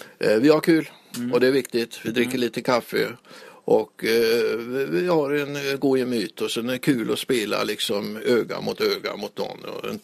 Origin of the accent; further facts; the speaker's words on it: Västra Götaland County, Sweden; vi är där uppe, vi är folk ifrån Hallinden, vi är folk ifrån Kungsan, vi är folk ifrån Tanum, Grebbestad och runt om.